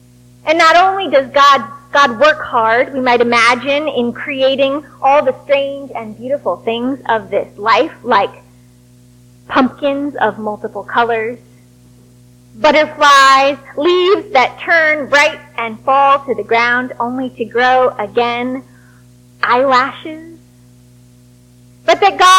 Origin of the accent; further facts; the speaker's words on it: Wellesley, Massachusetts, United States; I was back in my hometown of Wellesley, Massachusetts, back in my childhood home